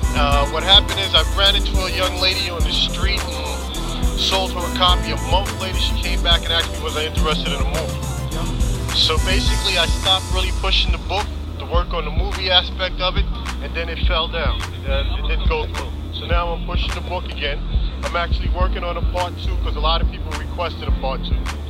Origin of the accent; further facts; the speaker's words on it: Queens, New York, United States; Queens, New York.